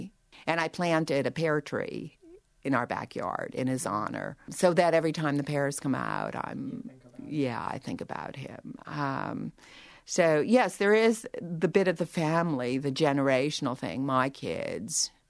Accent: Pennsylvania, United States; No, I'm from Pennsylvania.

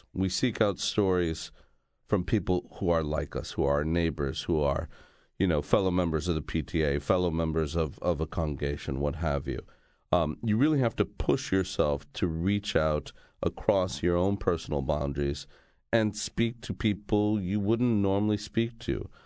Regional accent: Miami, Florida, United States; I mean, I grew up in Miami. And I was 40 years old before I ever listened to a public radio program

